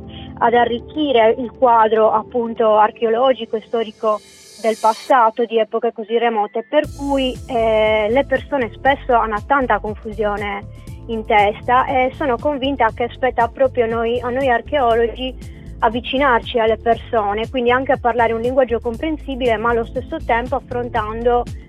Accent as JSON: {"language": "Italian", "region": "Sardinia", "country": "Italy", "said": "da sardi in genere che si occupano della promozione del territorio e del suo patrimonio archeologico"}